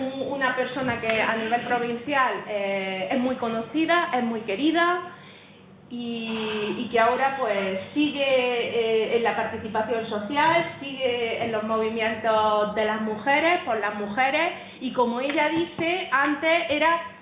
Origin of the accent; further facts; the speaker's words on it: Linares, Andalusia, Spain; las mujeres de Linares, que es la que en este caso es mi tierra, mi pueblo